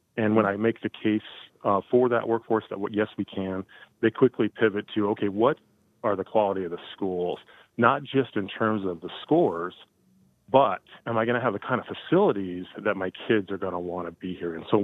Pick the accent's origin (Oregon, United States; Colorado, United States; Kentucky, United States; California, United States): Colorado, United States; I came here about 4 months ago. I'm originally from the Front Range.